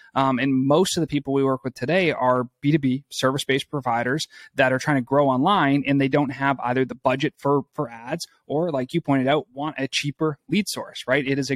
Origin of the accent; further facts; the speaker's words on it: Canada; moved away as an adult; now in United States; I grew up in Canada, moved to the U.S. to do the doctorate of chiropractic and practiced for a couple of years.